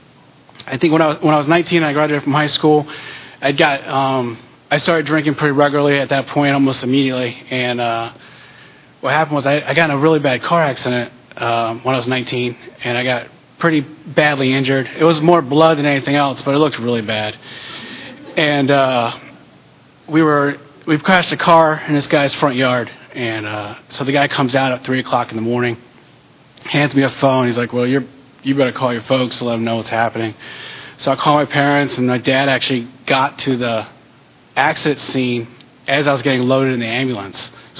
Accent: Virginia, United States; Well, I grew up in Northern Virginia, and I don't have any horror stories from my childhood.

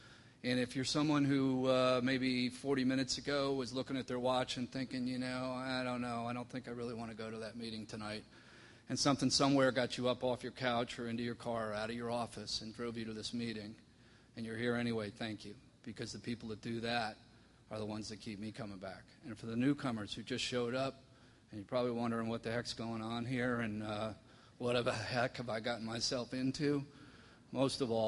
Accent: Long Island, New York, United States; I grew up in the Northeast, as I said, on Long Island for about 27 years

